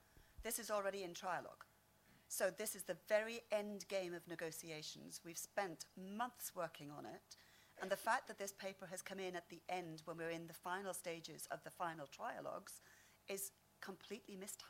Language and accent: English; United Kingdom; as a British MEP, my capital in terms of negotiating is diminishing as the months go by.